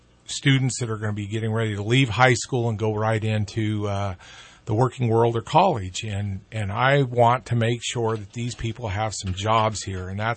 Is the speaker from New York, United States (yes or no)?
no; Anderson, California, United States; I'm a lifelong resident of Shasta County. I live in Anderson. I was raised in Anderson, attended all my schooling in Anderson, and I served on the Anderson City Council.